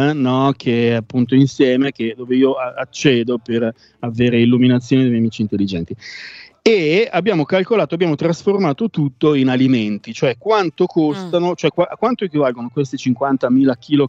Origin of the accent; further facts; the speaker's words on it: Milan, Lombardy, Italy; Siamo milanesi, siamo vicini al Natale.